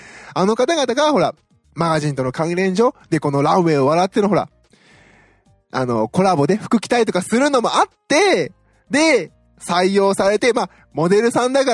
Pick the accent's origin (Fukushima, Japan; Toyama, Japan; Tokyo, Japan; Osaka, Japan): Osaka, Japan; 私もね、大阪出身なので